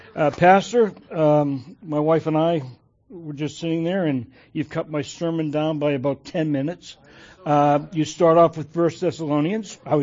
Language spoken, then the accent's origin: English; Boston, Massachusetts, United States; accent: military generic; I grew up in Boston. I can still park my car in Harvard Yard. I still go to Fenway Park.